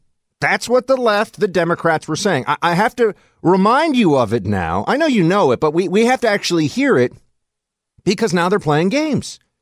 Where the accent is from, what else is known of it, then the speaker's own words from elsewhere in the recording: New York City, New York, United States; born there; So New York City. I was born in New York City. I know this place very well.